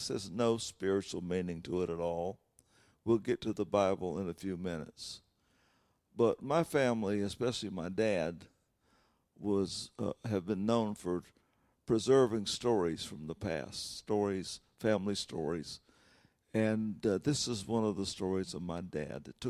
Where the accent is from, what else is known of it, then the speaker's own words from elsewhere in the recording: Red Hill, South Carolina, United States; I grew up near Red Hill, but the official name in the voting precincts is Rattlesnake Springs.